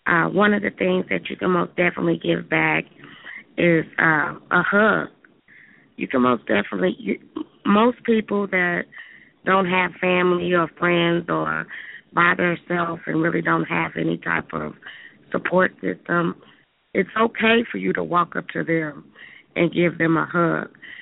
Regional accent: Kansas City, United States; I'm from Kansas City.

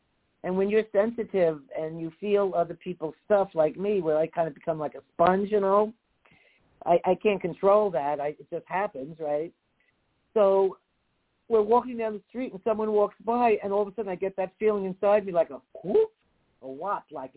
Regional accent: Florida, United States; That can't be me. I'm from Florida, you know?

